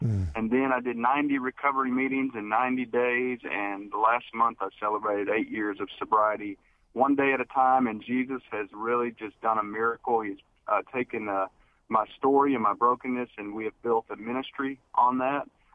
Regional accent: Dayton, Ohio, United States; Yeah, so I grew up there in Dayton, Ohio. I grew up in a Christian home.

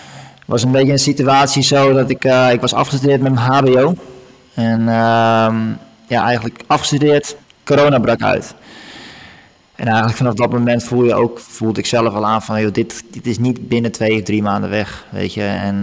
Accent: Netherlands; als Nederlander ben je toch wel die directste.

